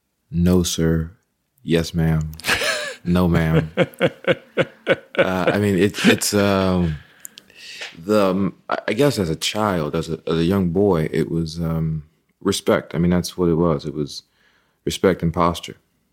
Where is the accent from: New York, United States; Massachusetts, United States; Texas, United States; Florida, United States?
Texas, United States; also born or lived in California; that also came from being, you know, raised in the Methodist and the Baptist church and also just being a Texan. You know, though we were based in California for a while, both my parents are of Texas birth, you know.